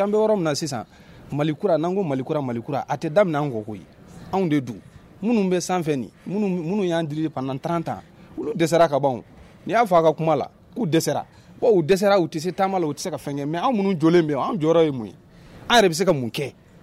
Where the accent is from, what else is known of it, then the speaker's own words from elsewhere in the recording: Mopti, Mali; Moi, je suis du Massina. Je suis dans le cercle de Tenengo.